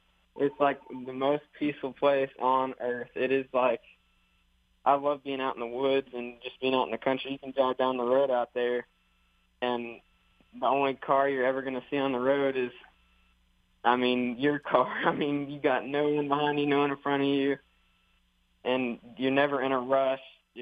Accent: Oklahoma, United States; In Oklahoma, yes, ma'am.

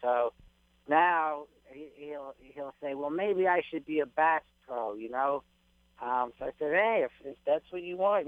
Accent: Toronto, Ontario, Canada; born there; also born or lived in United States; Well, I was born in Toronto, Canada. And we moved around a lot.

